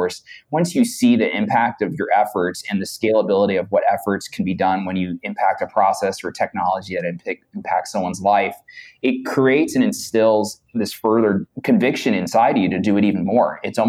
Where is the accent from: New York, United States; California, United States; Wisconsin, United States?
New York, United States; Brooklyn; I'm a Puerto Rican descent. I grew up in Brooklyn